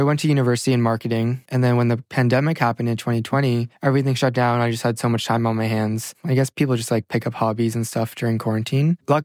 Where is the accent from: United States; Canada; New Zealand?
Canada; I'm from Canada.